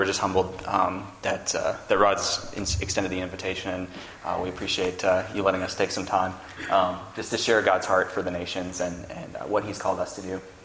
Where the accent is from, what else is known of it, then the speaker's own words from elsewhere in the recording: Scotland, United Kingdom; born there; I was born in Scotland. That's where my name comes from.